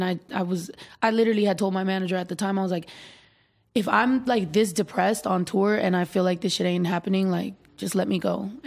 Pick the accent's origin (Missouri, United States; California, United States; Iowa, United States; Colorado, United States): California, United States; San Jose; born there; I was born in San Jose